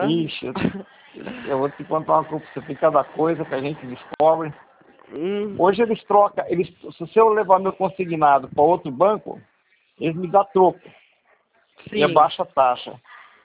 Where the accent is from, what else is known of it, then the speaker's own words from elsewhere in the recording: São Carlos, São Paulo, Brazil; now in Pirassununga, Brazil; Eu sou de São Carlos, mas tem aqui em Pirassununga. Estou morando em Pirassununga.